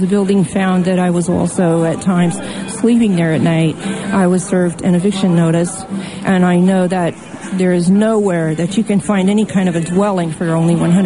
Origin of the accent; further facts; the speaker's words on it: Portland, Oregon, United States; although I was born and raised in Portland, I've traveled all over the United States extensively